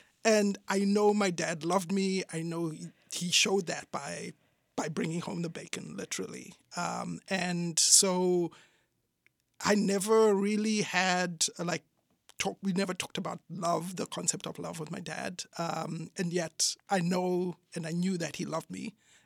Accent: Zimbabwe; now in United States; I'm from Zimbabwe originally, and in our culture, the role of the father isn't the way that it is here in America

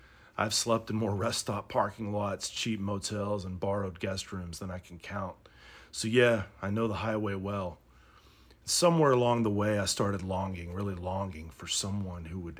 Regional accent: Georgia, United States; I grew up in Georgia, picking up music as a kid

